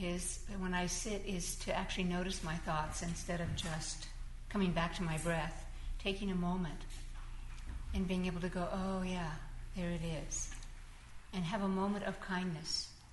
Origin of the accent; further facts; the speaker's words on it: United States; but I'm an American. I'm in a hurry.